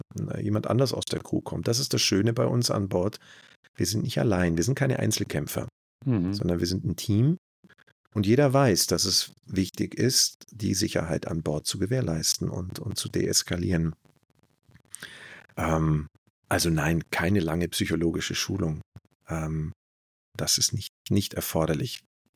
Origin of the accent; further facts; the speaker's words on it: Munich, Bavaria, Germany; in meine Heimatstadt. Also wir sind in München gebased